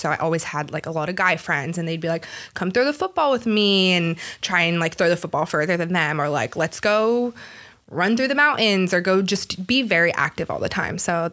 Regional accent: Santa Clarita, California, United States; I grew up in Santa Clarita, California, just down in the valley.

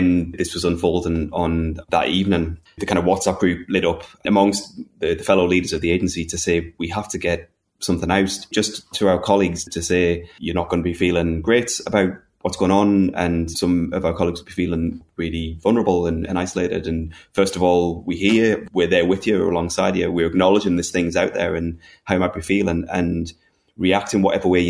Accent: England, United Kingdom; now in Ireland; as an English person living in Ireland, I've always been slightly jealous of how patriotism works in Ireland.

